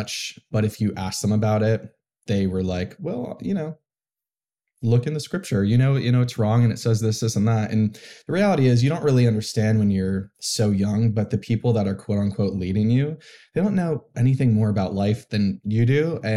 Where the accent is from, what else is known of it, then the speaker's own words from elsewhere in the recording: Temecula, California, United States; also born or lived in Vermont; I grew up in, born in Vermont, grew up in SoCal. I grew up mostly in Temecula, which is in between San Diego and Los Angeles for people who aren't familiar.